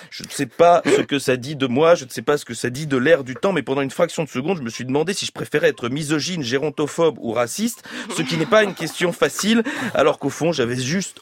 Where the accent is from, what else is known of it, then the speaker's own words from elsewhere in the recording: Belgium; Ce qui certes est vrai en tant que Belge.